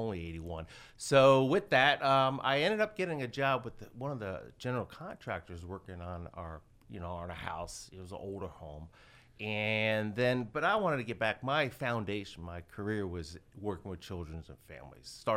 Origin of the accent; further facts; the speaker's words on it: Fort Lauderdale, Florida, United States; So with that, I am from Fort Lauderdale, Florida.